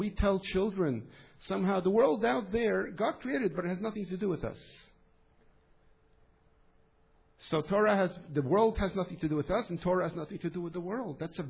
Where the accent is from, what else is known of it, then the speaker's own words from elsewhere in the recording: Montreal, Quebec, Canada; I was a boy, I was 16, 17, I grew up in Montreal